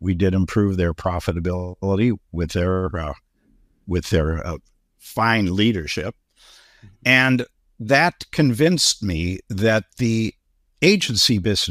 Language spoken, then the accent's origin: English; Midwest, United States; born there; I am American, born in the Midwest many years ago.